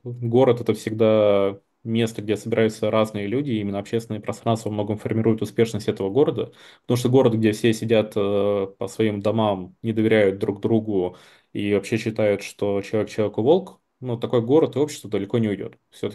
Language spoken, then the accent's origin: Russian; Siberia, Russia; как человек, который все-таки родился и вырос в Сибири